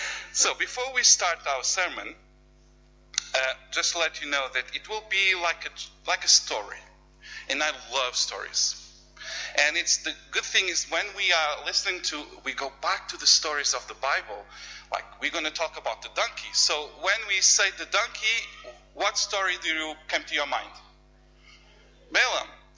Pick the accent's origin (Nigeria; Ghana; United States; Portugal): Portugal; first language Portuguese; English is a second language; it's whatever you would like me to call. … is in Portuguese, so I'm from Portugal.